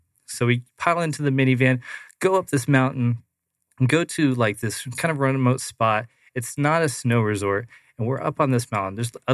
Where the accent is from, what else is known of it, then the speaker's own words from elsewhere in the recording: Phoenix, Arizona, United States; 5 o'clock in the morning is freezing. And we're from Phoenix.